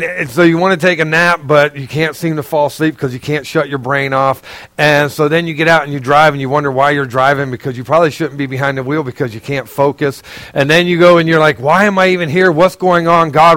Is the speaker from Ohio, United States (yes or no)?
yes; Ohio, United States; also born or lived in North Carolina / Missouri; now in New York, United States; We're from Ohio originally, but we lived in North Carolina for 17 years, and then Missouri for 4 years.